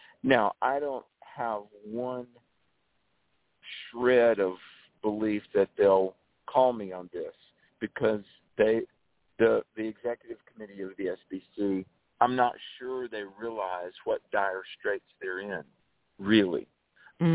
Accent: Greensboro, North Carolina, United States; I'll never forget, in my hometown paper of Greensboro, North Carolina, there was a female Unitarian minister.

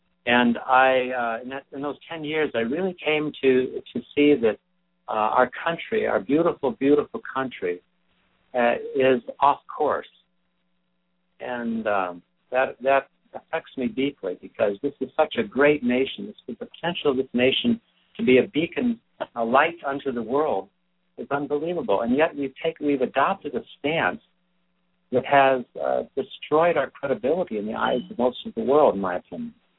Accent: Midwest, United States; I grew up in the Midwest, so for most of my life. Well, for the first 34 years of my life, and it never occurred to me I'd move to Hawaii

